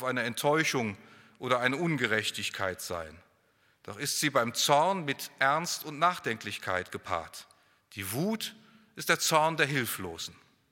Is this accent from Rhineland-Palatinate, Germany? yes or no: yes; Mainz, Rhineland-Palatinate, Germany; Ich komme aus Mainz, da sind wir wie Hunderttausend in der Rhein-Main-Region